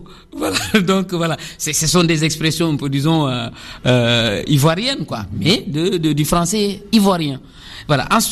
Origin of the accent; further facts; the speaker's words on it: Senegal; cette relation qui existe entre nous en tant que Sénégalais, mais partageant un peu, disons, la culture française, disons, à travers la langue française.